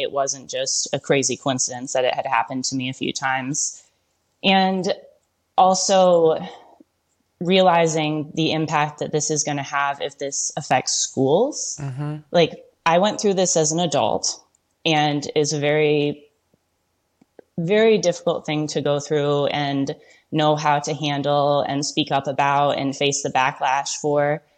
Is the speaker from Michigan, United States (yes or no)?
yes; Michigan, United States; I grew up in Michigan.